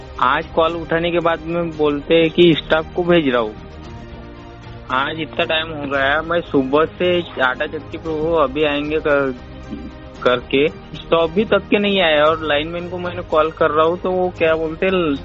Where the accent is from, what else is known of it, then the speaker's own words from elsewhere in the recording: Sausar, Madhya Pradesh, India; मुक्काम बोस्टर देवी, तहसील सौसर, जिला छिंदवाड़ा।